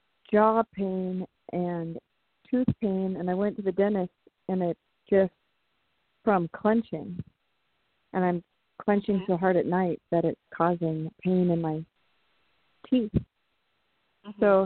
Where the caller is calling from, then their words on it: California, United States; from California.